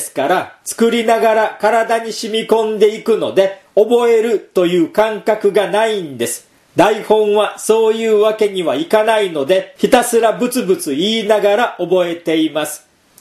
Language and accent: Japanese; Tokyo, Japan; 僕は東京出身なんだけど、両親が東北の出身で、親父にも微妙に鉛があったんです。